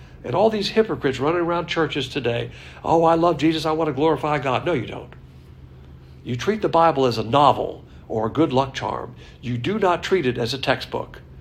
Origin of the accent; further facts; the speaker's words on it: the South, United States; I call it a plantation because I'm a Southerner